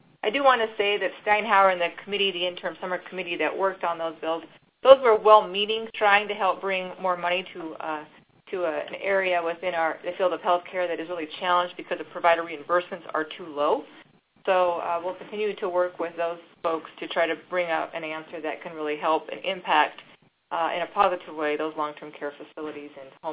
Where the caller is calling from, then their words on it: Pierre, South Dakota, United States; we are calling from Pierre, but we actually are on the fourth floor of the Capitol